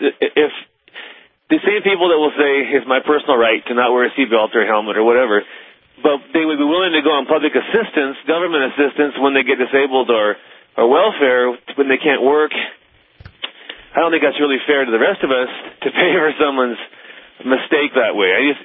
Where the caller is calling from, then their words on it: Lambert, Montana, United States; I'm calling from Lambert, Montana, near Sydney.